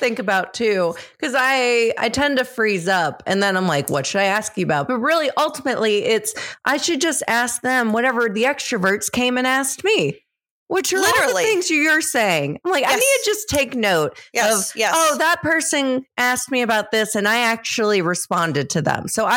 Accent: West Virginia, United States; You can only imagine the things that I get when I say I grew up in West Virginia, which none are accurate to where I grew up.

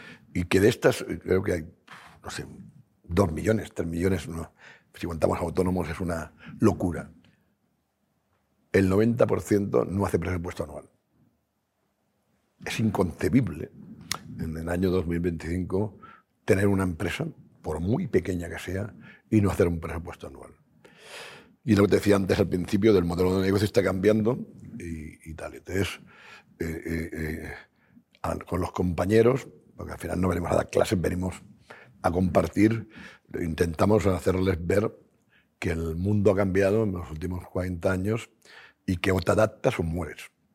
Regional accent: Japan; Yo vengo de Japón y en Japón pasa lo mismo.

